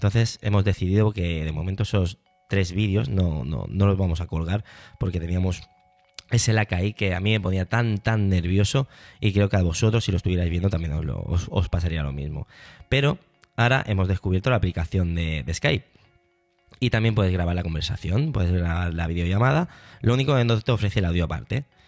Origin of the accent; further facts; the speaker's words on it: Barcelona, Catalonia, Spain; son de Valencia y yo soy de Barcelona.